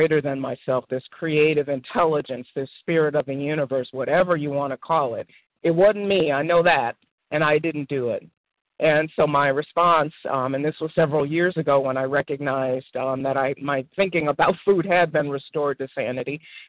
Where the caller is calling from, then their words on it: Connecticut, United States; I'm calling from Connecticut